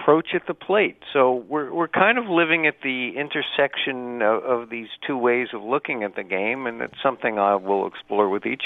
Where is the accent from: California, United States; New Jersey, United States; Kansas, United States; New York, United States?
New Jersey, United States; But baseball has been such a big part of my life growing up in New Jersey.